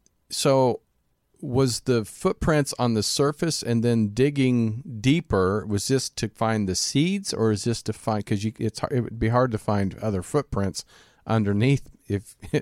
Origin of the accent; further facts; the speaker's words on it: Kansas, United States; right outside my hometown in Kansas, they call it the Flint Hills